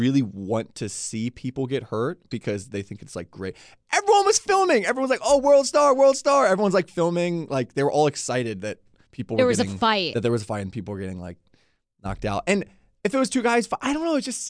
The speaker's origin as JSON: {"language": "English", "town": "Atlanta", "region": "Georgia", "country": "United States", "tie": "born or raised there", "said": "I grew up in Atlanta before Leesburg."}